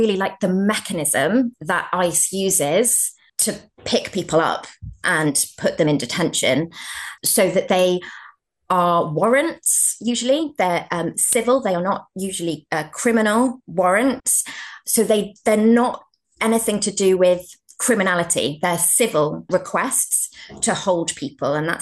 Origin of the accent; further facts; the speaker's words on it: United Kingdom; now in Toronto, Canada; the fact that I'm a British researcher working in Toronto